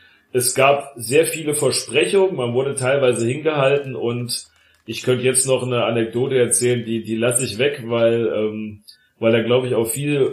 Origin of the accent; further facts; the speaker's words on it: Cologne, North Rhine-Westphalia, Germany; dass das halt als Kölner auch so ein bisschen in die Richtung eingefärbt ist